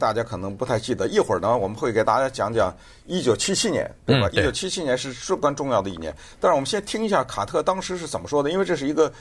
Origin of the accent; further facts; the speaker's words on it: United States; 我们美国人损失了38,000人